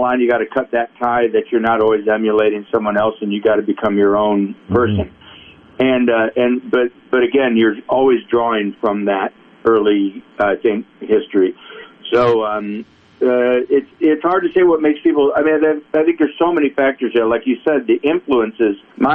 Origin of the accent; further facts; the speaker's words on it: Lansing, Michigan, United States; also born or lived in Detroit area; We relocated to the Detroit area because I was originally from Lansing, Michigan.